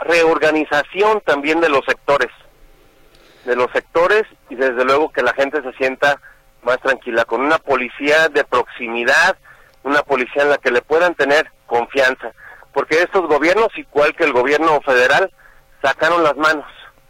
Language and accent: Spanish; Zapopan, Jalisco, Mexico; un zapopano, toda la vida crecí en Pasos del Sol